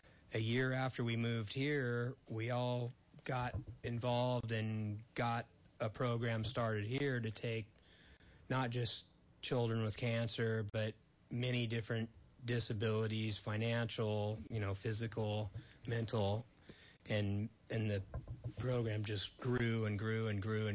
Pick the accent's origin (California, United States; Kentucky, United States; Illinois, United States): California, United States; Malibu; Well, growing up in Malibu